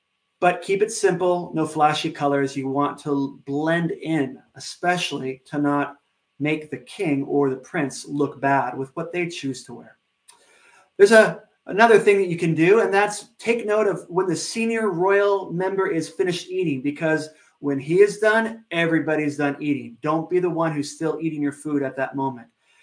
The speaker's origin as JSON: {"language": "English", "country": "United States", "said": "Now, obviously, I'm not from around here, not a local. So as an American"}